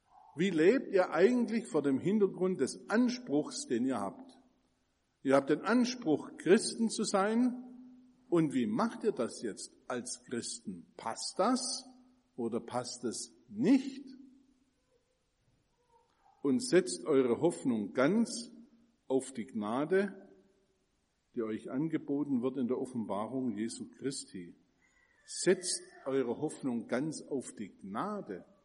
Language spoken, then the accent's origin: German; Kirchheim, Germany; Also wo ist meine Heimat? In Kirchheim. Und wo ist meine Heimat in Kirchheim? Auf dem Schafhof.